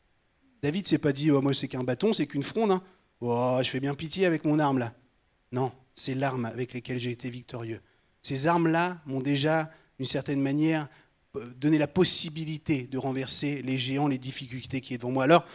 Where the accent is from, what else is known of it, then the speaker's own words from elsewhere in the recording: France; c'est normal, je suis français aussi